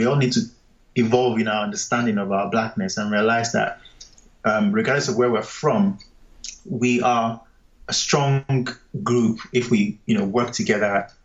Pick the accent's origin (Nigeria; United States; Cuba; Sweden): Nigeria; moved away as an adult; also born or lived in England; growing up in Nigeria. I moved to England in my mid-20s. So my identity as a Nigerian and as a Black person was fully formed already.